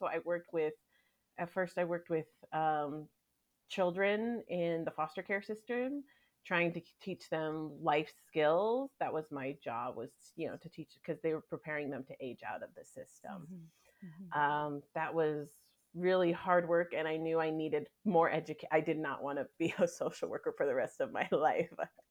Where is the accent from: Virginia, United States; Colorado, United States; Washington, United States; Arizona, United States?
Arizona, United States; Tucson; I'm originally from Tucson, Arizona. I'm the youngest of nine in a blended family.